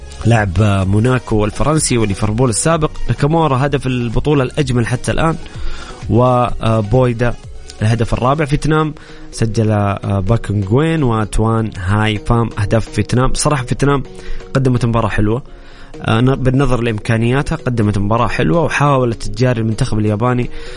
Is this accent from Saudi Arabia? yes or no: yes; Saudi Arabia; وهذا الاستاد المحبب لدينا كسعوديين